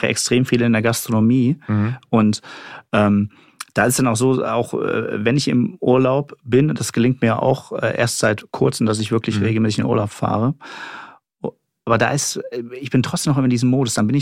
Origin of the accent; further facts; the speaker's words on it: Kassel, Hesse, Germany; Und ich komme aus Nordhessen, Kassel habe ich damals schon gewohnt.